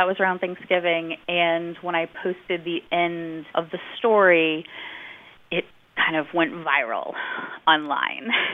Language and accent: English; New Orleans, Louisiana, United States; So I didn't know a ton about fantasy, but I grew up in New Orleans. I love ghost stories.